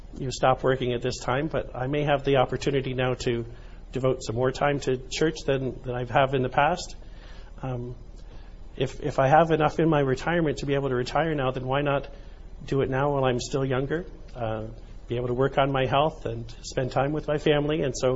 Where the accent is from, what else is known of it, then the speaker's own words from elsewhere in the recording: Kingston, Ontario, Canada; I'm from Kingston, and when I think of a guard, I think of the Fort Henry Guard.